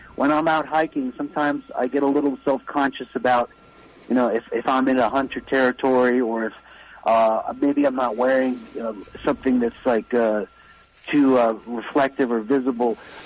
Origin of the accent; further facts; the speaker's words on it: New York City, New York, United States; now in Baltimore, United States; I'm a city guy. I was raised in New York City, and I've been living in Baltimore, Maryland since 87.